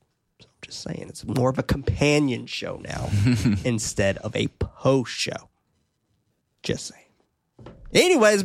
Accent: San Francisco, California, United States; That's me. I'm from San Francisco.

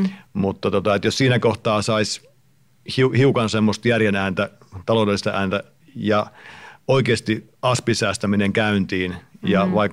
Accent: Central Finland, Finland; mä olen Keski-Suomesta kotoisin

